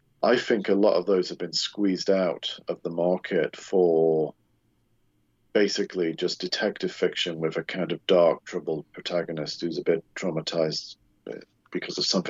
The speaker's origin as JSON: {"language": "English", "region": "England", "country": "United Kingdom", "said": "So, I mean, and maybe we had that kind of connection because being English, I am a little bit stiff and awkward around people"}